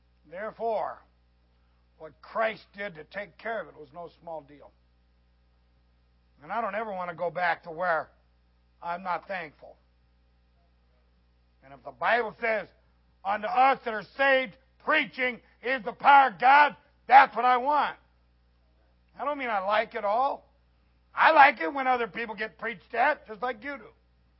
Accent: Ohio, United States; Come on, this is Southern preaching. I'm from Southern Ohio. Give me a break.

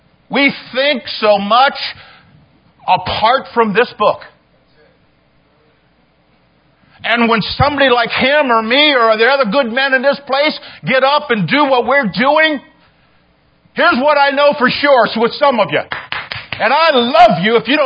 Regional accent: United States; In America, because I am an American, and I happen to know my country.

